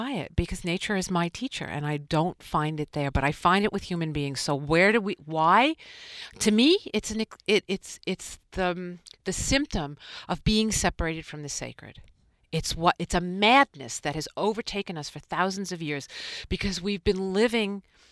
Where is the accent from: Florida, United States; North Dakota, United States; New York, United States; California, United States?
New York, United States; I'm a New Yorker, you know. I was, you know, in New York when September 11th happened.